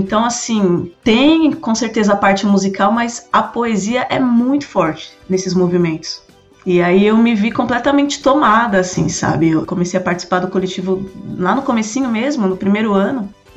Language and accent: Portuguese; São Paulo, Brazil; Eu sou da Vila Jacuí, o bairro vizinho é São Miguel Paulista, aqui na Leste, né?